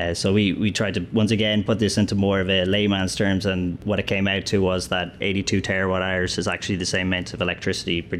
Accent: Ireland; moved away as an adult; now in United States; My background really is that I grew up in Ireland, studied there.

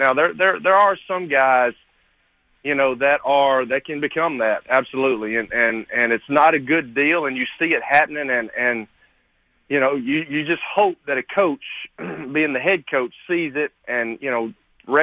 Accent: Tennessee, United States; my whole deal was when I came from Lincoln County and I went to MTSU, and MTSU was a 1AA program at that time.

